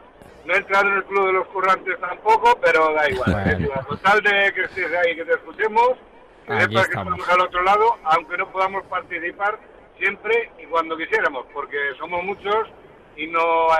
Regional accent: Zaragoza, Aragon, Spain; pues como soy de Zaragoza, aquí sí

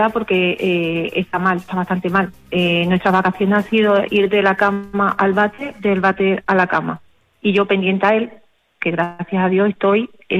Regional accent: Seville, Andalusia, Spain; yo soy de fuera y yo no me puedo hacer muchos kilómetros y volver todos los días. Yo soy de Sevilla, yo no soy de Cartagena.

